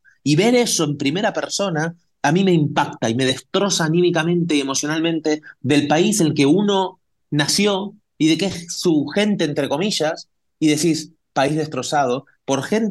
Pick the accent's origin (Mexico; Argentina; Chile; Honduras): Argentina; now in Spain; Por eso nosotros nos fuimos de España, de Argentina, hace 20 años. ¿Por qué? Porque a mi papá le metieron una pistola en la cabeza. Porque a mí me intentaron secuestrar en Argentina